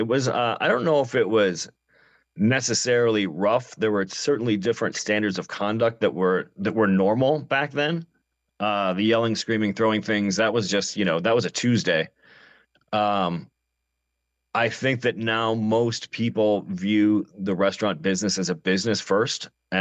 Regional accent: Detroit, Michigan, United States; now in Chicago, United States; I'm from Detroit, Chicago. There were a lot of couches for me to sleep on in Chicago.

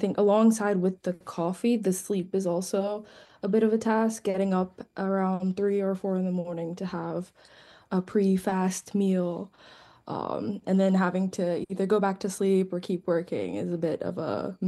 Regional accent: Maryland, United States; so I'm originally from Maryland, and all my family's over there.

